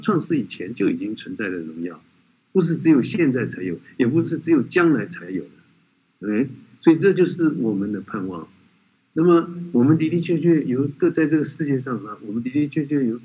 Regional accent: China; 我们从国内来的，我们从大陆来的

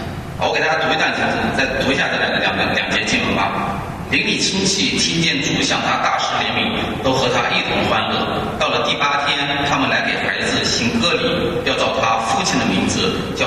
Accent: China; 可能对于我们中国人来说有一点点不太容易理解

